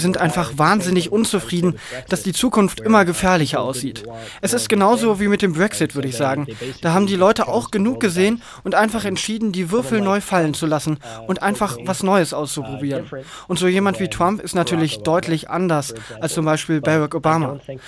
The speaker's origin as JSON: {"language": "German", "country": "United States", "second_language": "German", "lives_now": "Germany", "said": "Wenn ich das erste Mal mit so gut wie jeder deutschen Person rede und sie wissen, dass ich Amerikaner bin"}